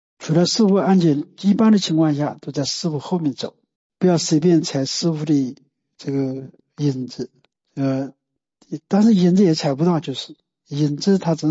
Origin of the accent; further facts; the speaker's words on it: China; 我们中国人有一个特色，就是说我们一根筋或者就盯着一个师父